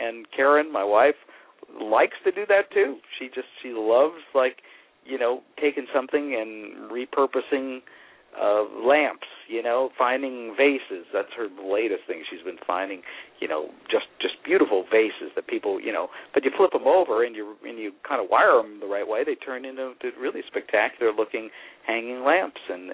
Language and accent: English; Hollywood, California, United States; I wanted to put down on paper memories of growing up in Hollywood